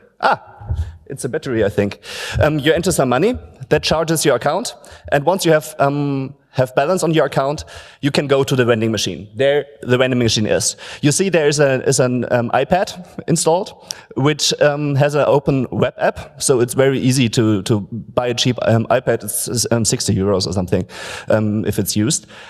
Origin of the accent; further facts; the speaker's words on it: Aachen, North Rhine-Westphalia, Germany; English is a second language; Hello everybody … from Aachen, and in our student dorm